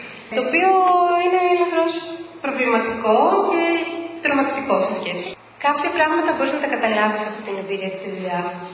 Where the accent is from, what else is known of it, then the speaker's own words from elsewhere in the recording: Greece; Για παράδειγμα, εγώ είμαι Ελληνίδα και ζω στην Ελλάδα.